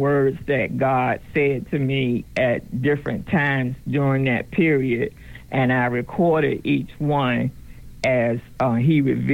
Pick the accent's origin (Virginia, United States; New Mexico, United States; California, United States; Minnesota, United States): Virginia, United States; Norfolk; moved away as an adult; now in Tennessee, United States; No, actually, I grew up in Norfolk, Virginia, but I have been here in Tennessee since the year 2000.